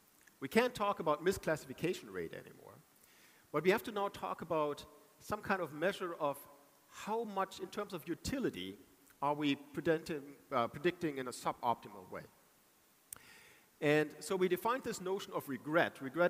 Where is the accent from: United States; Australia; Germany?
Germany; English is a second language; So I'm from Germany, my parents speak only German